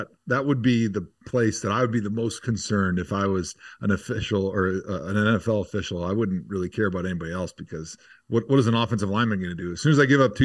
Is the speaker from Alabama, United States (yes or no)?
no; Wisconsin, United States; because I was a big Packer fan growing up in Wisconsin